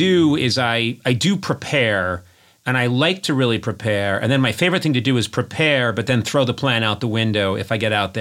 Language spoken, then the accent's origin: English; Ireland; Well, I'm a blamer. I'm an Irish begrudger.